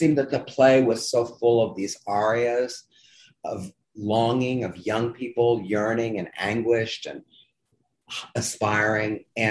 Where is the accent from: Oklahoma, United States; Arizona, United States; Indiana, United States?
Indiana, United States; Evansville; I grew up in Evansville, Indiana, and I would go to the, I was sick a lot as a kid and I hardly went to school